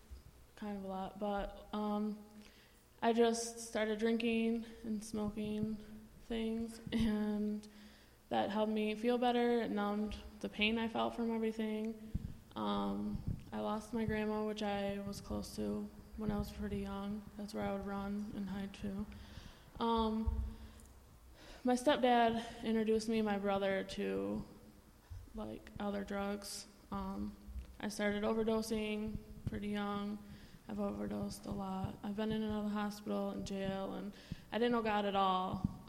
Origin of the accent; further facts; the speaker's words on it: Muskegon, Michigan, United States; I'm 29. I'm from Muskegon. I grew up in a pretty broken home.